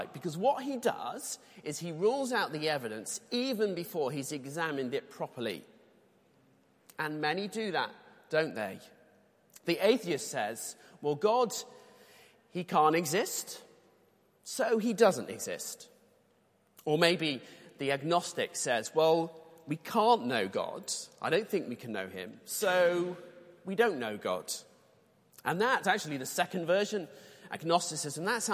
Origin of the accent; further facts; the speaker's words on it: Manchester, North West England, United Kingdom; born there; Well, I can say that because I was born in Manchester